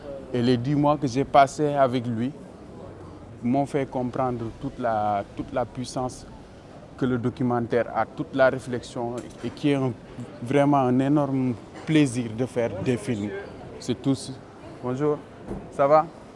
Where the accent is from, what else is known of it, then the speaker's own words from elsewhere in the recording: Pikine, Dakar, Senegal; moi je viens de la banlieue de Dakar, Pikine c'est la banlieue de Dakar, et moi je viens de Guinaoura, qui est la banlieue de Pikine.